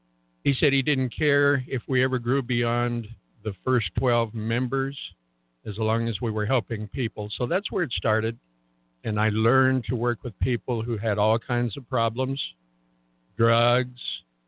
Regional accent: New Mexico, United States; also born or lived in Ruidoso; Well, I'm a native New Mexican. I was born in 1950 in Ruidoso, New Mexico. We moved here 4 years later in 1954.

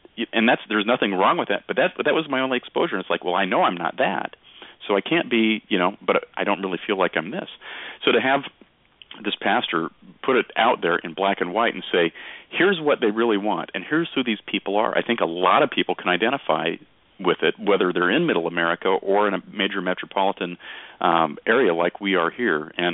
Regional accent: Salem, Oregon, United States; when I was growing up in Salem, Oregon, 100 years ago

